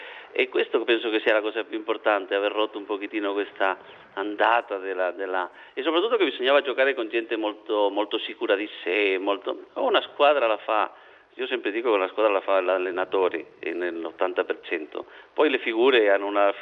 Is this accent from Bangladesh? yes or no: no; Spain; io un po' da spagnolo, ma anche da... da persona che gli piace il calcio